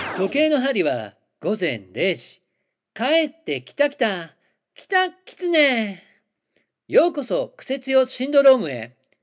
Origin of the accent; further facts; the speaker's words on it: Hokkaido, Japan; どさんこである